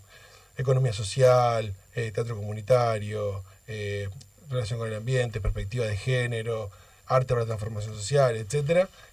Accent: Entre Ríos, Argentina; soy de Entre Ríos, que lo digo con mucho orgullo en todos los lugares

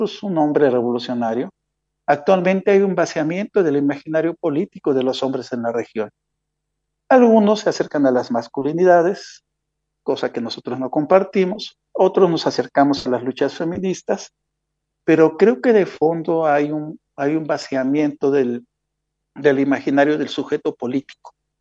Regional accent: Mexico; hacia las personas mexicanas, que somos mexicanas

